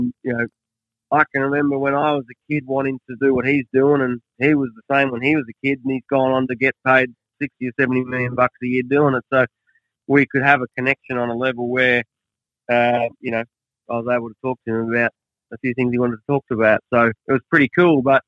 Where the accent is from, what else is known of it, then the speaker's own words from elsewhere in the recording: Australia; obviously being Australian, you're pretty proud to see that he's gone on to do what he's done